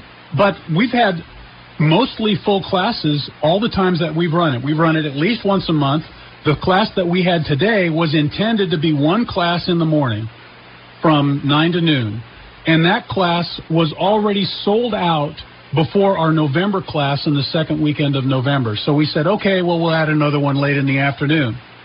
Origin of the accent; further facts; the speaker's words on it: Arizona, United States; I grew up in Arizona, so there was a lot of places out in the desert that you could go